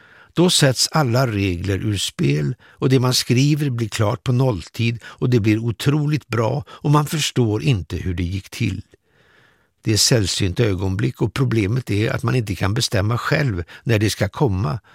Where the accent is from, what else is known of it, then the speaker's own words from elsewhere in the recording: Trollhättan, Västra Götaland County, Sweden; Jag är född 1950 i Trollhättan och där tillbringade jag 50-talet och 60-talet. Mina första 9 år bodde vi i en lägenhet med ett rum och kök på övervåningen hos en skomakare. 1959 flyttade vi till ett litet radhus som låg granne med Edsborg